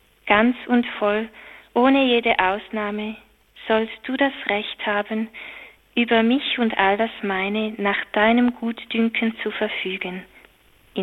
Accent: Jonschwil, St. Gallen, Switzerland; der Leo Tanner ist mein Pfarrer in Jonschwil. Also ich bin in der Pfarrei aufgewachsen, wo er jetzt schon seit Jahren tätig ist.

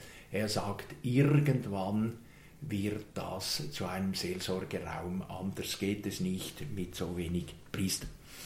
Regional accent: Küssnacht am Rigi, Schwyz, Switzerland; Und er geht nach Küsnacht am Rigi, wo ich aufgewachsen bin.

